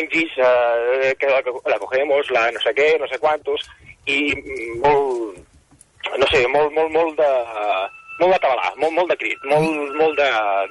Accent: Cabrera de Mar, Catalonia, Spain; Jo sóc de Cabrera de Mar i ahir tenia un dinar familiar

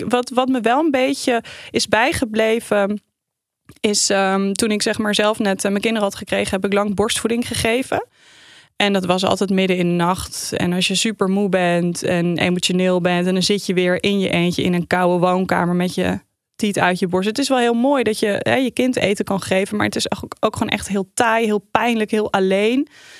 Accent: Heerenveen, Friesland, Netherlands; ja, ik ben in Friesland opgegroeid in Heerenveen. Ik ben niet daar geboren. Ik ben in Zaandam geboren, maar dus wel altijd in Friesland opgegroeid.

